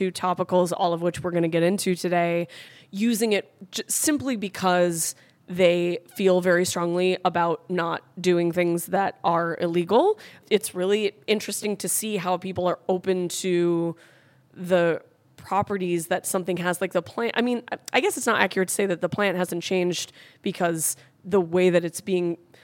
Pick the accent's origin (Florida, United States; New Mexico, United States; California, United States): California, United States; now in New York, United States; I'm from California, but I've lived in New York for 8 years.